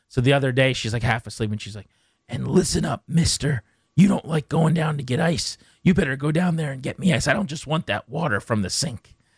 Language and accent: English; King George, Virginia, United States; now I was from King George, so I had to get on a metro and go up to the games or whatever